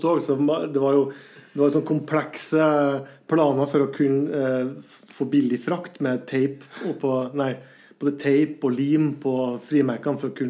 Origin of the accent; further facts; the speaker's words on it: Brønnøysund, Nordland, Norway; moved away as an adult; så jeg prøver litt her hjemme i Brønnøysund først. Kom ingen vei, så jeg takket ja og flyttet til Oslo i 94